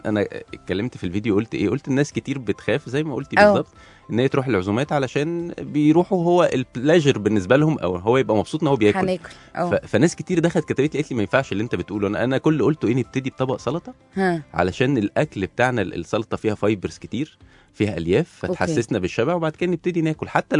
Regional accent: Egypt; عامه احنا كمصريين ما نحبش نرمي اي حاجه،

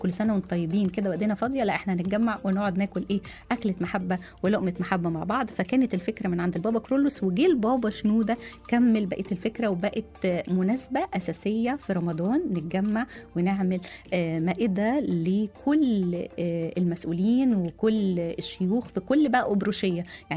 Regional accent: Shubra, Cairo Governorate, Egypt; born there; عشان أنا برضو مولودة في شبرا

